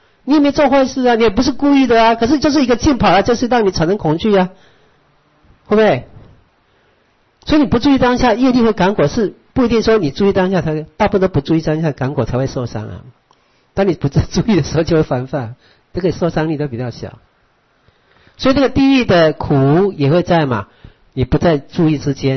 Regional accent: Taiwan; 因为我本身台湾人，所以听着跟他讲台湾话，这人跟他亲切

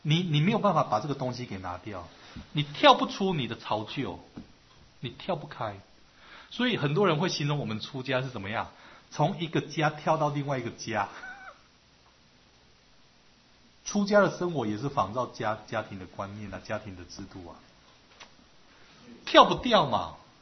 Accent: Taiwan; 就好像我们台湾人嘛，中国人就是爱吃饭嘛

